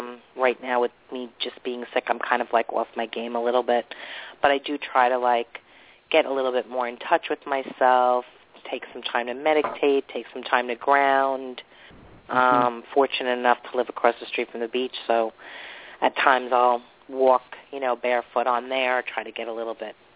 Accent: New York, United States; I'm from New York.

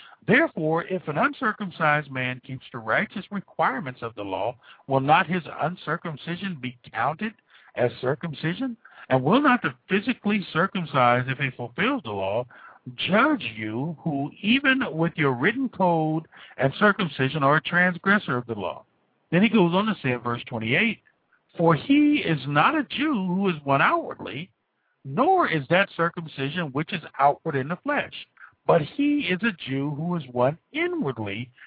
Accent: United States; I'm a Christian, and I'm an American, and they're two entirely different things.

